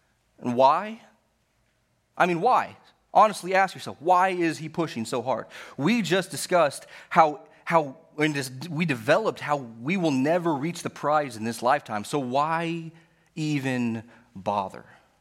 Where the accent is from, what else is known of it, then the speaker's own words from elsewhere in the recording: Colorado, United States; Probably not in Texas. But growing up in Colorado, I had the opportunity to do so every now and then.